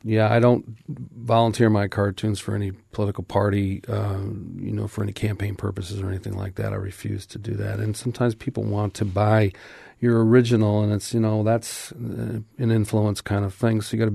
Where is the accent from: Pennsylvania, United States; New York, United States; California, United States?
New York, United States; Binghamton; Well, I grew up in Binghamton, New York, but the little town of Main End, the boys' little league team won the world championship.